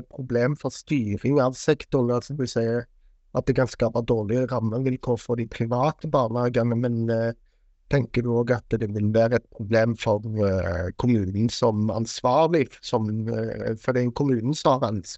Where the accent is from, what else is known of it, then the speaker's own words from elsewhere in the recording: Stavanger, Rogaland, Norway; Selv om jeg er fra Stavanger, da, så jeg må være litt størst av Stavanger.